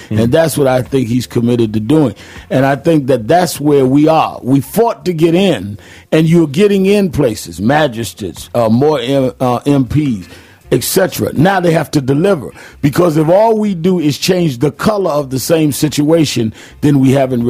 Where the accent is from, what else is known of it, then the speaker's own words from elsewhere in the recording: Brooklyn, New York, United States; has arrived, even though I was from Brooklyn.